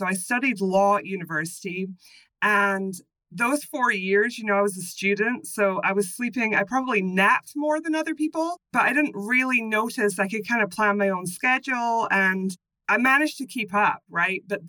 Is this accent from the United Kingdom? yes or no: yes; Scotland, United Kingdom; now in Florida, United States; So I always like to start off by explaining my accent, that I'm from Scotland originally. I live in Florida now